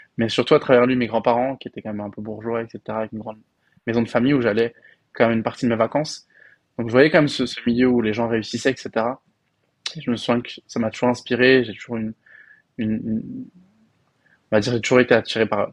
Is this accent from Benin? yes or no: no; Paris, Île-de-France, France; Donc, moi, j'ai grandi à Paris, dans le 19e arrondissement.